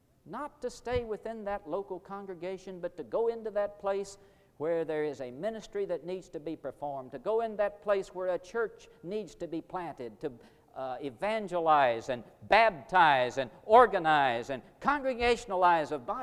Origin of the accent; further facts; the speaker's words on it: Missouri, United States; because I was from Missouri, and I, you know, logically, I would return to my home state and pastor a good church there.